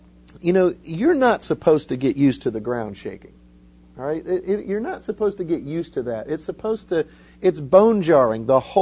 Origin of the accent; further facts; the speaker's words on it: Florida, United States; I grew up in Florida, so we don't have hurricanes.